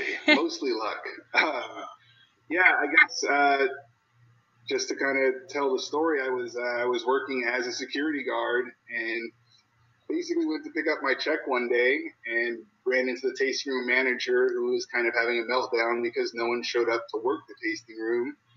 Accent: Patterson, California, United States; Yes, California, born and raised. I'm originally from the Central Valley of California, a small little town that no one's ever heard of called Patterson. It's about 30 minutes south of Sacramento, so literally the middle of the state.

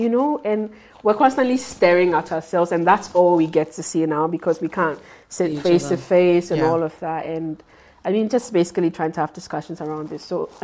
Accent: Ghana; I come from Ghana. I would have had it straight up, you know.

